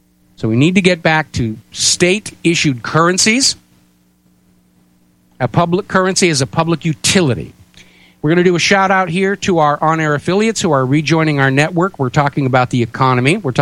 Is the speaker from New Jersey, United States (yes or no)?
no; New Hampshire, United States; But I look on my hometown in New Hampshire with a strong emotional connection.